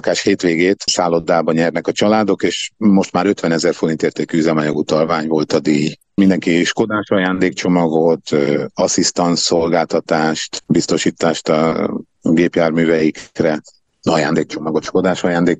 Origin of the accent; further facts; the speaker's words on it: Székesfehérvár, Fejér, Hungary; székesfehérváriak vagyunk